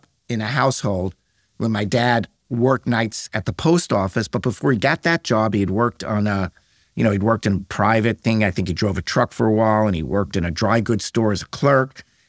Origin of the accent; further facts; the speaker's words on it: Brooklyn, New York, United States; I came from Brooklyn. I never went, you know, never saw it.